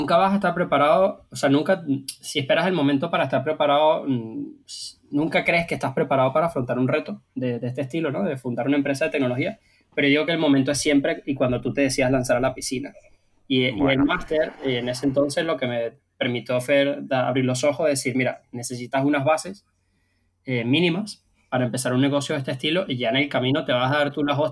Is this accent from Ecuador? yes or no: no; Venezuela; yo vengo de Venezuela, sabemos cómo están las cosas allá